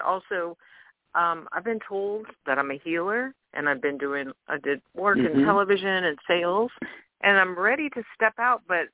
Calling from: Louisiana, United States; I'm calling from Louisiana.

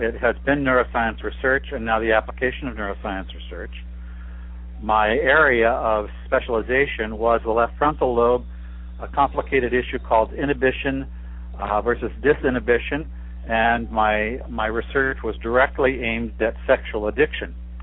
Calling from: San Diego, California, United States; I'm calling from San Diego, California.

